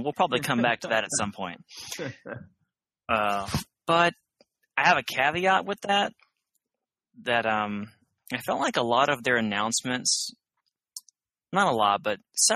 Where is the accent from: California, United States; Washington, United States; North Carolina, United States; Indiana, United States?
Washington, United States; Kirkland; from Kirkland, Washington.